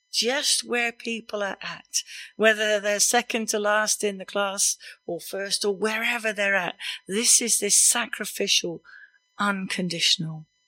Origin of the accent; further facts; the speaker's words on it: United Kingdom; We just don't do that because we're very British.